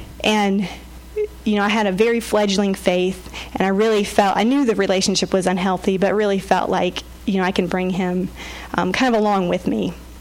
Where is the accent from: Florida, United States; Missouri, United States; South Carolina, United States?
South Carolina, United States; accent: South Carolina; now in Massachusetts, United States; And when we moved up to Massachusetts, you probably caught some of my South Carolina accent while I've been talking.